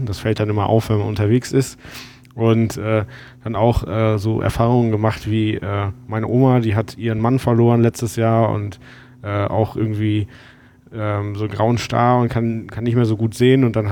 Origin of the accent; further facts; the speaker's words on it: Düren, North Rhine-Westphalia, Germany; Ich bin ursprünglich eigentlich aus der Mitte zwischen Köln und Aachen, Düren, hab dann in Stuttgart studiert